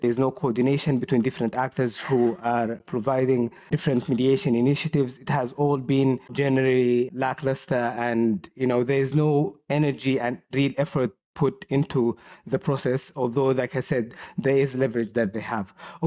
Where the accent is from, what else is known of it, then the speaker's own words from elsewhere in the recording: Sudan; moved away as an adult; like you said, I grew up in Sudan and I only left after the war